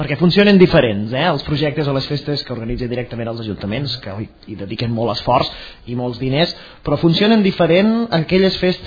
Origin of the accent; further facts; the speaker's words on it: L'Espluga de Francolí, Catalonia, Spain; Jo sóc de l'Espluga, però també hi participo